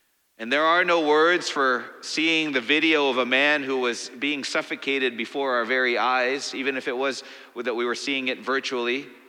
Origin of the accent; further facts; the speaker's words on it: Missouri, United States; The violence in my home state of Missouri claimed the life of another Black man